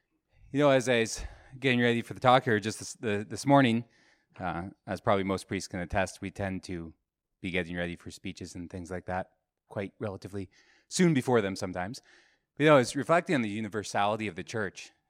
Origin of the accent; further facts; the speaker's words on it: London, Ontario, Canada; And so I'm from right about here, London, Ontario.